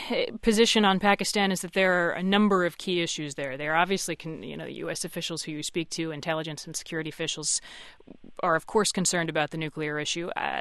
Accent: United States; As a woman, not bad. As an American, it was very tough.

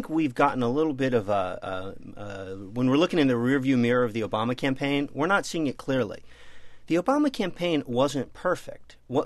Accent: Santa Monica, California, United States; has to reach all the way left from where I grew up in Santa Monica to all the way to where Max Baucus lives in Montana.

